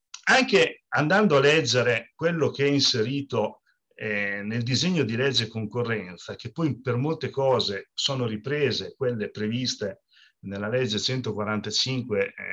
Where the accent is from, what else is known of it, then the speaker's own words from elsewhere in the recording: Rimini, Emilia-Romagna, Italy; Però io che sono di Rimini